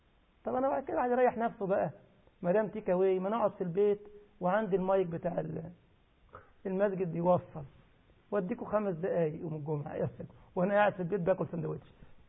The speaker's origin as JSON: {"language": "Arabic", "country": "Egypt", "said": "لا لا بالعكس، عندنا بقى احنا كمصريين لما الشيخ يقول لك يا ولد يا بيحبك قوي"}